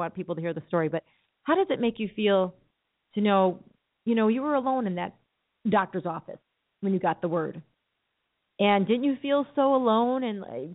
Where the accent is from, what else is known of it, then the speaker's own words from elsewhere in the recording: Chicago, Illinois, United States; He's a Chicago guy. He and I grew up on the Northwest Side.